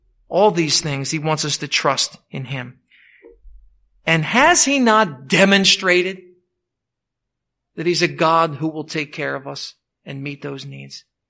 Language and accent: English; Philadelphia, Pennsylvania, United States; I had a close friend growing up in Southwest Philadelphia.